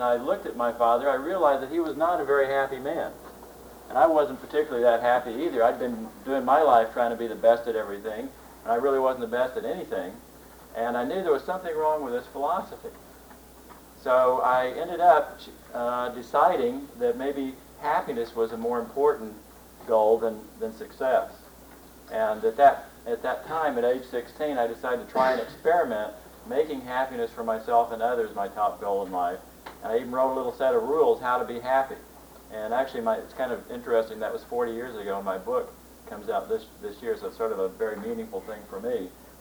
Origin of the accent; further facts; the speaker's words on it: Oklahoma City, Oklahoma, United States; I grew up in Oklahoma City, actually, and my father was a person who owned a business